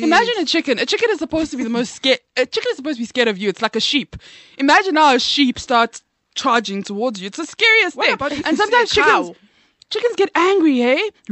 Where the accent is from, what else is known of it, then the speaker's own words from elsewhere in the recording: Johannesburg, Gauteng, South Africa; I was born and raised in Joburg.